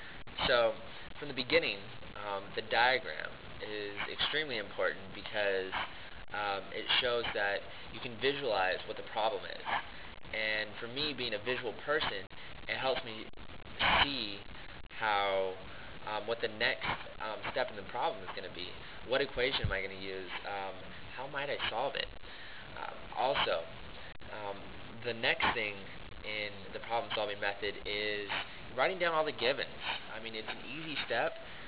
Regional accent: California City, California, United States; also born or lived in Ramstein; I'm from California City, California. And I also spent some of my younger years in Ramstein, Germany.

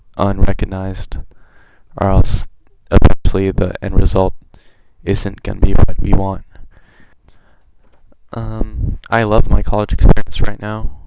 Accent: Chula Vista, California, United States; also born or lived in San Diego; I was born in San Diego at the Balboa Naval Hospital. I originally grew in Chula Vista, and I've moved to Bonita from then.

